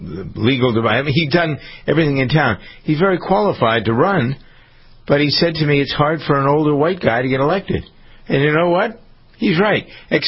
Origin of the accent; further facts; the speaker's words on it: Framingham, Massachusetts, United States; who happens to be chairman of the city council here in Framingham, my hometown